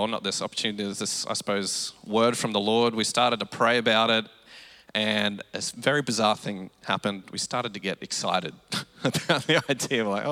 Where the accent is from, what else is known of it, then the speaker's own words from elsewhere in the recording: Rockhampton, Queensland, Australia; I grew up in Rocky all my life.